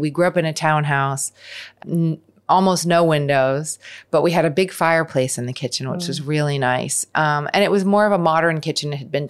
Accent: Los Angeles, California, United States; born or raised there; also born or lived in New York City / Santa Monica

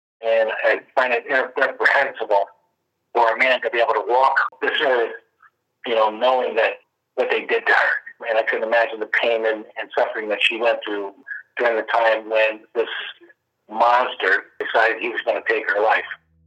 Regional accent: Brooklyn, New York, United States; born there; I was born in Brooklyn, Coney Island.

